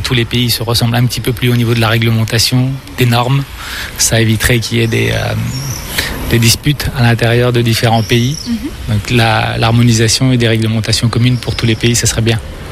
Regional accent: Turkey; Je suis turc

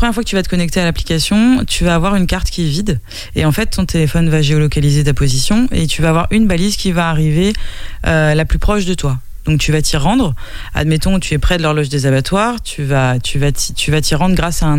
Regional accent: Nantes, Pays de la Loire, France; now in Angers, France; moi je ne suis pas angevine d'origine, je suis nantaise d'origine, mais ça fait 10 ans que je suis installée là.

